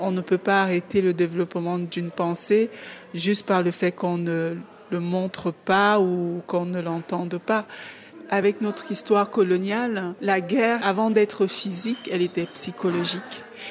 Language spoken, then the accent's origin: French; Cameroon; pas parce qu'on est camerounaise ou juste en tant qu'être humain.